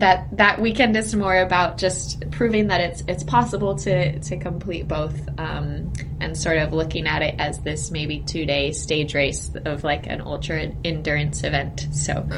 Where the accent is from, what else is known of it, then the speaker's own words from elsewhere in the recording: United States; As an American, we're like, you know, we see like the love that, you know, Europe has for the sport.